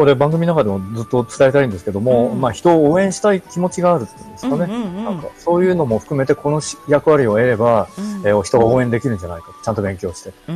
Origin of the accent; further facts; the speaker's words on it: Kagoshima, Japan; now in Tokyo, Japan; 僕ね、鹿児島出身なのでね。